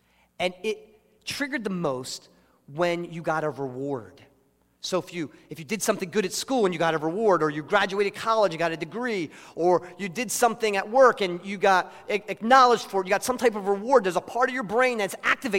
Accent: United States; Because we're American, because we're stubborn, because it's hard, because we're taught differently.

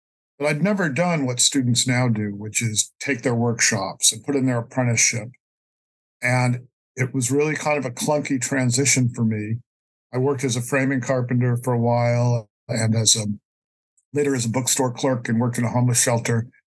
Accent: Worcester, Massachusetts, United States; also born or lived in Boulder; I mean, I hated being back in my hometown.

